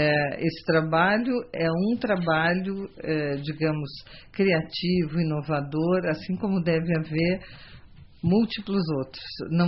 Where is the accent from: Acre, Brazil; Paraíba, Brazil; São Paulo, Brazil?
Acre, Brazil; eu vim do Acre, tenho influência da Guiana francesa, então a minha formação também passa por aí.